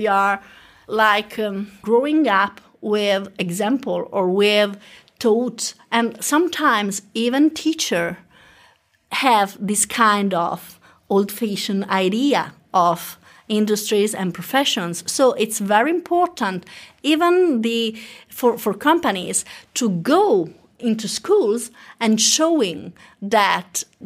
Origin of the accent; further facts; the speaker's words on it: Italy; English is a second language; In southern, in Mediterranean countries, as I'm from Italy, but also in Spain, in Greece, and in Poland